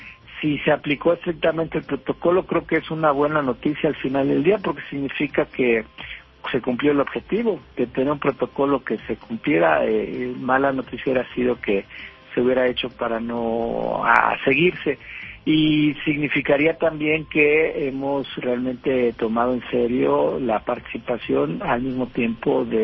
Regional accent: Mexico; sí hay que inconformarnos como mexicanas y mexicanos sobre estas situaciones

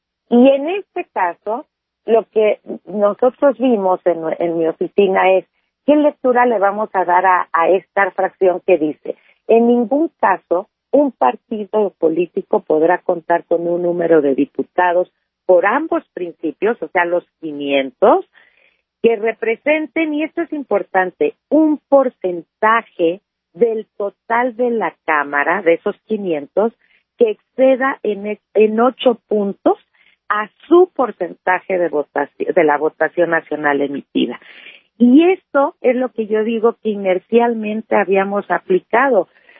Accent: Mexico; Yo creo que como mexicanas y mexicanos vimos una sesión de Consejo General

